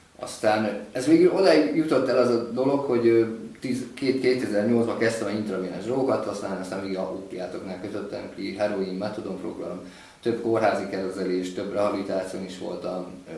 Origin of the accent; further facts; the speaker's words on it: Budapest, Hungary; born there; 38 éves vagyok, ezt mondtam, én Budapesten születtem egyébként. Hát egy szegényebb családban